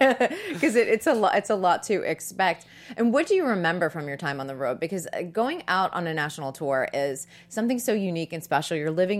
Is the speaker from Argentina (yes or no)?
no; Boston, Massachusetts, United States; I'm from Boston. I went to Boston Ballet School.